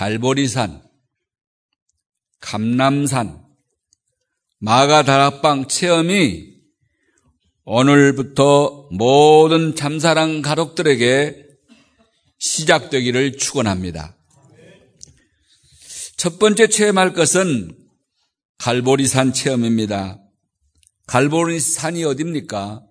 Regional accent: South Jeolla, South Korea; 목포에서 한 60여 킬로 떨어져 있는 섬인데 거기서 그런 세계적인 사람이 나온 거죠.

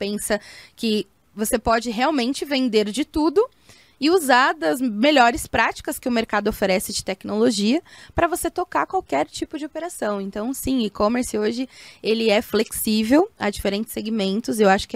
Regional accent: São Paulo, Brazil; Eu sou da Zona Leste de São Paulo, então é quase uma outra cidade ali dentro de São Paulo, né?

